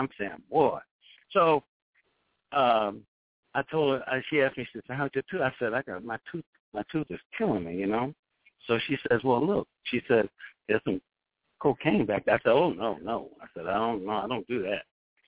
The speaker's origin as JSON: {"language": "English", "region": "Georgia", "country": "United States", "said": "I was a country boy. I'm from Georgia originally, you know. I lived in the country even when I came up here, I lived in the country."}